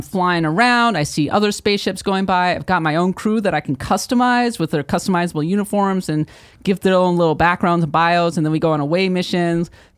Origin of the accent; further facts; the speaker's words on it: St. Paul, Minnesota, United States; St. Paul, Minnesota.